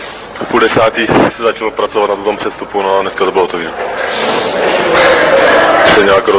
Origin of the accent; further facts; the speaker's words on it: Plzeň, Plzeň Region, Czechia; Co jsem Plzeňák, no.